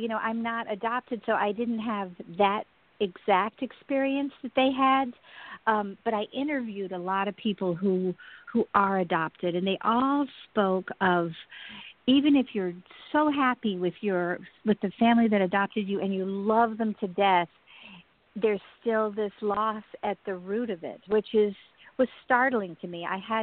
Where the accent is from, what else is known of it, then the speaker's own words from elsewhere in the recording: the South, United States; I grew up in the South. You can't hear it in my voice, I'm sure. But I come from this long line of outrageous storytellers.